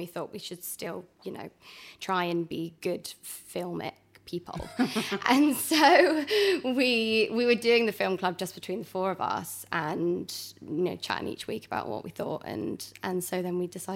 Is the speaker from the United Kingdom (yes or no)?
yes; Bristol, South West England, United Kingdom; born or raised there; moved away as an adult